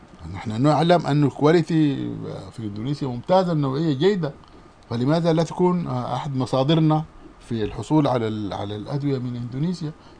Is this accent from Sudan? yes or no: yes; Sudan; من منتجات زراعية أخرى لا تتوفر هنا وتتوفر عندنا في السودان